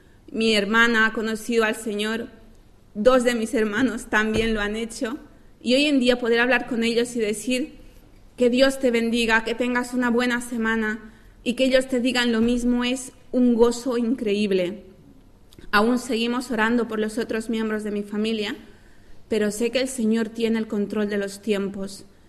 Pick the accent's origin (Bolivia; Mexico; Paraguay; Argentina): Bolivia; toda mi familia está allá en mi país de origen, que es Bolivia. Siempre habíamos sido una familia religiosa, porque aunque asumimos el catolicismo